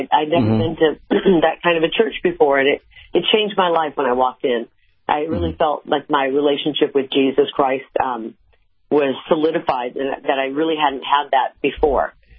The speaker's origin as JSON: {"language": "English", "region": "Midwest", "country": "United States", "tie": "born or raised there", "said": "I grew up in the Midwest, and we went to Sunday school every Sunday, and you know, we're just raised with God in our lives."}